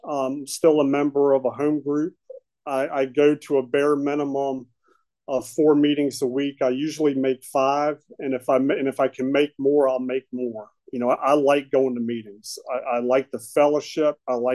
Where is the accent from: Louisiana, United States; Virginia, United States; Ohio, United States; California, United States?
Virginia, United States; Charlottesville; And, you know, I grew up in Charlottesville, you know, blue collar dad.